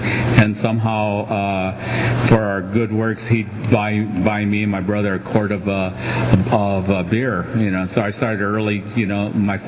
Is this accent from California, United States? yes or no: yes; Mountain View, California, United States; And I grew up in the Bay Area, where I did most of my drinking in Mountain View, California, in Santa Clara County.